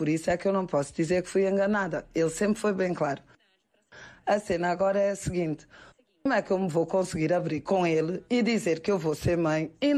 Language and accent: Portuguese; Luanda, Angola; sou de Luanda, Angola